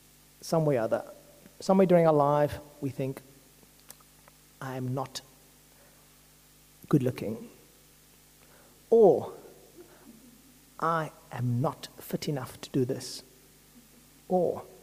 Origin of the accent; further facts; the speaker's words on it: South Africa; people come and say, oh, where are you from? Oh, I'm from South Africa.